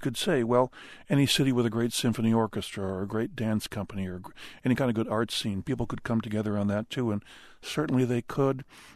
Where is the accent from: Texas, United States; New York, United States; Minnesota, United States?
New York, United States; Buffalo; I grew up in Buffalo, New York, and like all true sons of Buffalo, I died 1,000 deaths during the 4 straight Super Bowl losses.